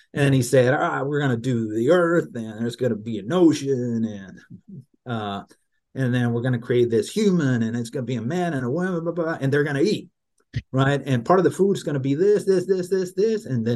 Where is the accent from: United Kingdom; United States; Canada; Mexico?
Mexico; English is a second language; I was born and raised in Mexico. Mm-hmm. So English is not my first language.